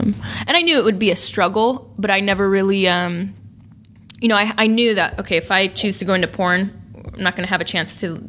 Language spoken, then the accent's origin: English; Sacramento, California, United States; born or raised there